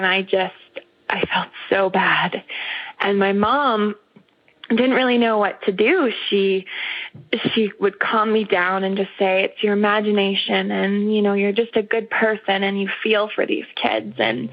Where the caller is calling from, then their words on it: Calgary, Alberta, Canada; I'm calling from Calgary, Canada.